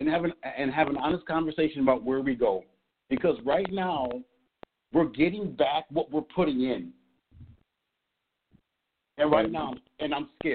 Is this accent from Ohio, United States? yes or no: no; Minnesota, United States; Born and raised in Minnesota from a single mom, three brothers and three sisters.